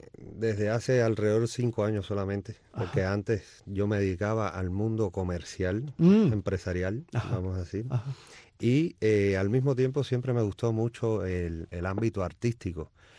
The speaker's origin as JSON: {"language": "Spanish", "region": "Havana", "country": "Cuba", "moved": "as an adult", "said": "Sí, soy de La Habana. Exactamente, de Alamar, Habana del Este."}